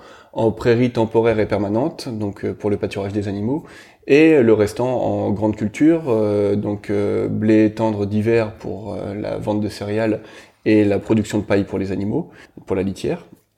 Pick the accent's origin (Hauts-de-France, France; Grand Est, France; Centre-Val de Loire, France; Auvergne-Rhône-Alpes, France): Hauts-de-France, France; also born or lived in Normandy; Moi je suis flamand d'origine, donc à côté de Lille, au pied des monts des Flandres en France. Et j'ai vécu une partie de ma vie en Normandie. Et puis petit à petit, je migre au sud. Donc maintenant, me voilà arrivé en Anjou, à Beaujon-d'Anjou.